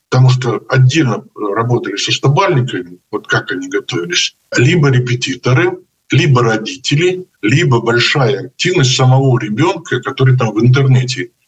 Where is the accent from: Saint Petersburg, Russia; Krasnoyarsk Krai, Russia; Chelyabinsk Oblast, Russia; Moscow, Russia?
Krasnoyarsk Krai, Russia; Krasnoyarsk; я сам из Красноярска